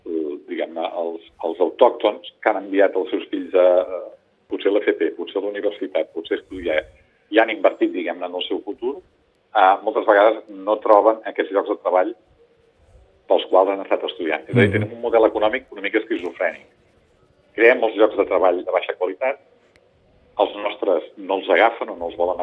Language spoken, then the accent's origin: Catalan; Terrassa, Catalonia, Spain; jo vinc de Terrassa, jo soc... tota la meva vida... he estat envoltat d'indústria, quan dic indústria dic bàsicament tèxtil.